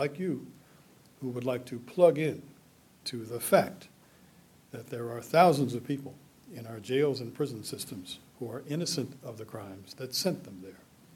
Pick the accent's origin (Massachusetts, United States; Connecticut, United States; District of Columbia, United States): District of Columbia, United States; Washington; all of the other folks around my hometown of Washington, D.C.